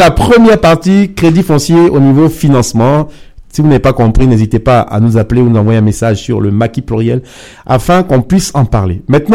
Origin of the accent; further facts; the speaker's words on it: Lyon, Auvergne-Rhône-Alpes, France; Donc, moi, en tant que Lyonnais